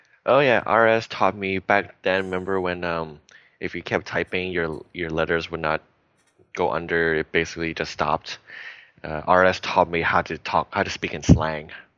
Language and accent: English; United States; I'm American. We don't see that stuff.